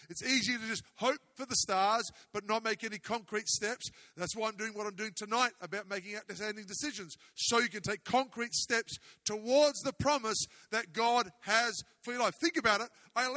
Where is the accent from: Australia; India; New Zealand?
Australia; now in Phoenix, United States; the city I'm from in Australia is like this about 2 weeks of the year, not 15 weeks.